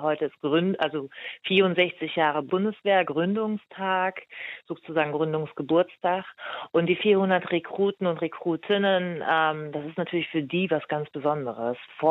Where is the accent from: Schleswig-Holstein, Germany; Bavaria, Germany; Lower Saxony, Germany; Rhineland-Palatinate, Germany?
Lower Saxony, Germany; Hannover; Ich bin Deutsche, meine Herkunft ist in Hannover, die Herkunft meiner Eltern ist in Marokko